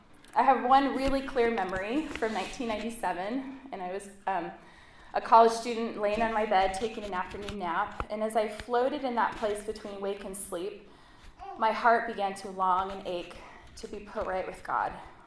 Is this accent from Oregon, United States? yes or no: yes; Oregon, United States; After college, I moved from San Diego back to my hometown in Oregon